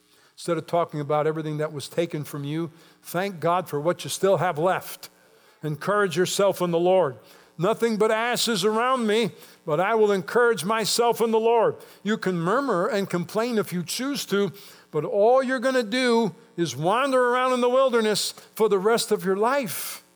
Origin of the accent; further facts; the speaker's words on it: United States; As crazy as it's been for the last 9 months in this country, I'm still grateful I'm born an American.